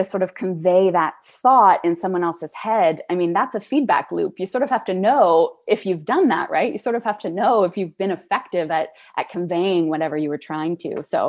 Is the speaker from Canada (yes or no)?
yes; Canada; I'm a Canadian.